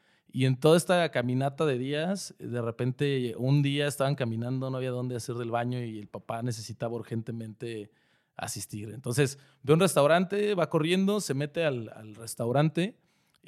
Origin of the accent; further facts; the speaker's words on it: Mexico; no nada más como mexicanos, sino como personas nos encanta pelear.